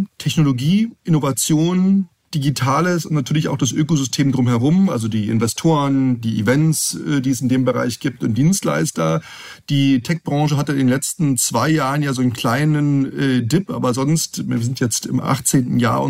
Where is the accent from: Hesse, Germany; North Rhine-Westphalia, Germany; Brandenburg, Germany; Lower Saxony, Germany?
Brandenburg, Germany; born there; in unserem Dorf in Nähe von Potsdam, wo ich geboren bin